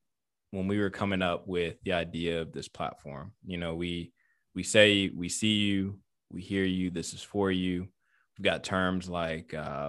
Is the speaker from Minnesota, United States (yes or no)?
no; Louisiana, United States; born there; also born or lived in Illinois / Michigan; now in North Carolina, United States; like I was born in Louisiana, been in Illinois, been in Michigan, now North Carolina